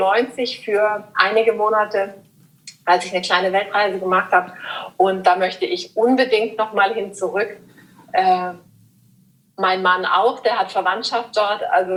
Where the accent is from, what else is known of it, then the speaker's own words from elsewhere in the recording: Überlingen, Baden-Württemberg, Germany; mein persönlicher Lieblingsort ist meine Heimat in Überlingen, da am See oder auf dem See zu sein.